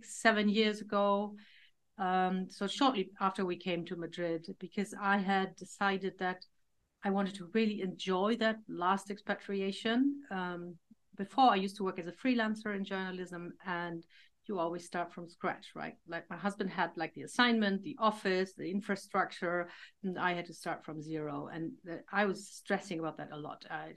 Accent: Germany; English is a second language; moved away as an adult; I grew up in Germany, lived there until I was about 30, I think.

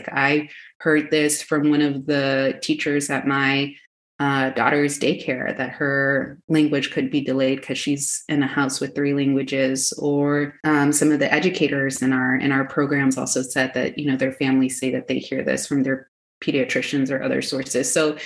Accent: Houston, Texas, United States; Like, when they had kids in Houston, we grew up in Houston, they were told not to speak Spanish to their children

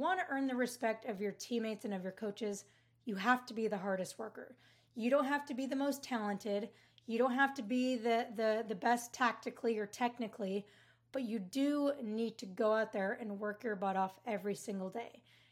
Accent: Utah, United States; So I ended up actually transferring to Utah State, which is my home state, about 2 hours away from where my parents lived at the time. And I assumed that because I was from there

